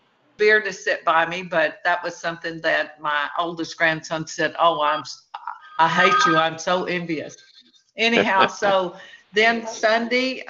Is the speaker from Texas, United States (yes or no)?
yes; Texas, United States; born there; Of course, I was born in Texas, so everybody, Frank had been to my hometown, where I was born forever